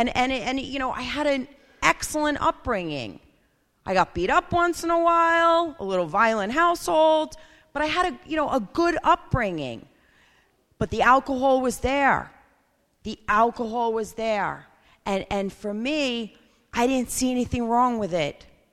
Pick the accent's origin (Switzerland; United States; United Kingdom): United States; Seaford, New York; I grew up in Seaford on Long Island